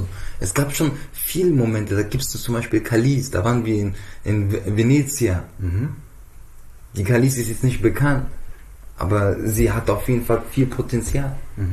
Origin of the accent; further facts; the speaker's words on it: Frankfurt, Hesse, Germany; ich komme aus Frankfurt, offenbar.